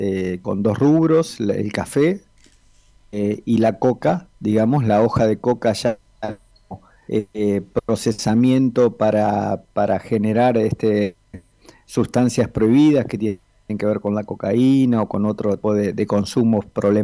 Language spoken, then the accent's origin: Spanish; Argentina; te diría ya como argentino